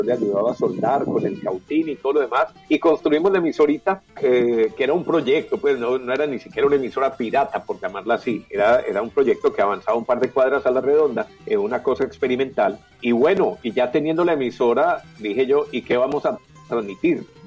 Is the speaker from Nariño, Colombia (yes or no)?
no; Medellín, Antioquia, Colombia; yo nací en Medellín, soy bastante paisa, pero bueno, mi papá era paisa también, de hecho venimos de, de nuestra herencia es de arrieros.